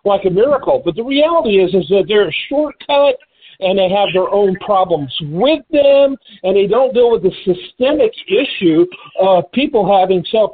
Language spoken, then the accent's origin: English; United States; I am an American, and so I tend to know what's going on here.